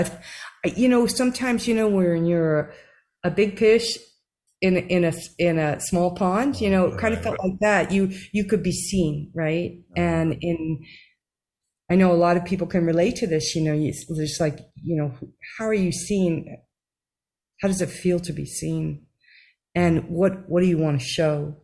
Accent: New Jersey, United States; And I like to tell people, because I grew up in New Jersey, the extreme of being in Manhattan and just Jersey and all of that intensity.

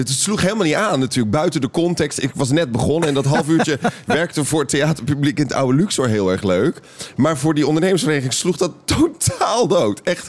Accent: Alblasserdam, South Holland, Netherlands; En ik woonde toen nog in Alblasserdam, waar ik ben opgegroeid. Een ellendige plek, staat je Bijbelbelt.

